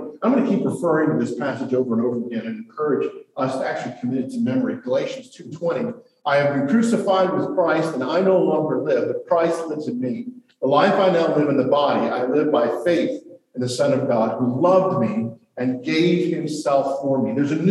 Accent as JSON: {"language": "English", "region": "East Coast", "country": "United States", "tie": "born or raised there", "said": "I grew up on the East Coast, and I loved body surfing."}